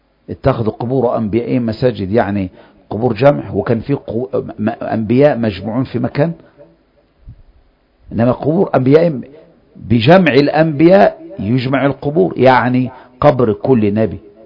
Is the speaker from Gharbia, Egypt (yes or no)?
no; Cairo, Cairo Governorate, Egypt; ما احنا كلهم من مصر، القاهرة يعني.